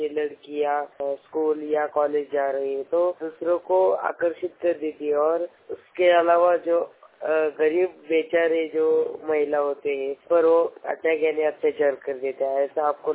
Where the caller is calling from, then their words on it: Pune, Maharashtra, India; मैं मेरे गाँव पुणे से बात कर रहा हूँ।